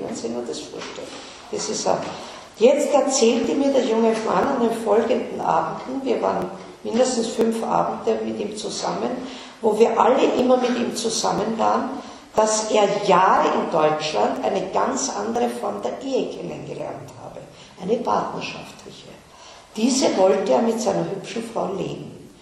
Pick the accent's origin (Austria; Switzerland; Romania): Austria; Und da sind wir Österreicher, bei uns war kein Jude dabei